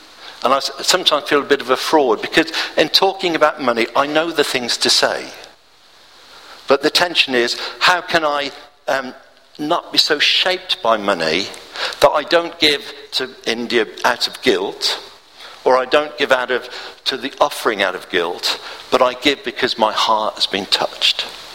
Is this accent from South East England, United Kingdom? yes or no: no; Birmingham, West Midlands, United Kingdom; I'm from Birmingham, and my first job was in Smethwick a long time ago.